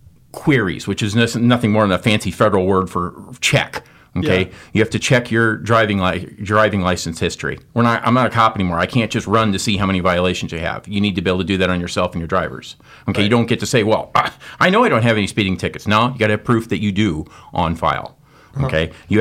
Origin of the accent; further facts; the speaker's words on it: Parkston, South Dakota, United States; I grew up in Parkston, and then we moved.